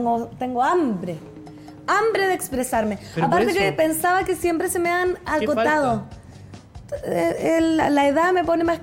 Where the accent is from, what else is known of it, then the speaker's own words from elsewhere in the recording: Putaendo, Valparaíso, Chile; Soy de Putaendo.